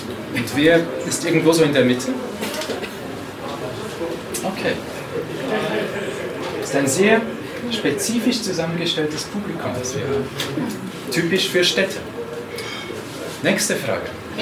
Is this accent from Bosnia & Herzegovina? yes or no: no; Aargau, Switzerland; in dem kleinen Dorf, wo ich aufgewachsen bin. Das war im Kanton Aargau. Ein ganz kleines Dorf, 700 Leute. Aber spannend, weil das eine Tal, das war katholisch, das andere war protestantisch, dann wieder katholisch, wieder protestantisch.